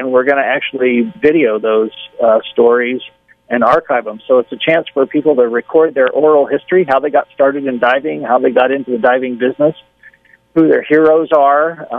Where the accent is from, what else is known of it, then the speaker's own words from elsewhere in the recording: Florida, United States; really excited about having the show there again back in my home area. Of course, I think you know I'm from Florida originally.